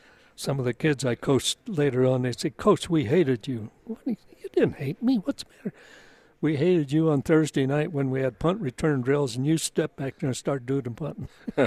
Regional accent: Holyoke, Massachusetts, United States; born or raised there

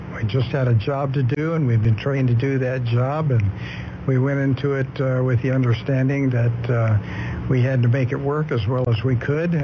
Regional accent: Florida, United States; Right. I grew up in Florida, and I had knowledge of the Coast Guard and what the Coast Guard did

